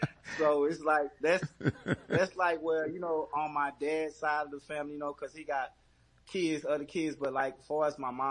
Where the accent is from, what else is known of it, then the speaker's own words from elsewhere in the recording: Texas, United States; Yeah, I'm from Texas.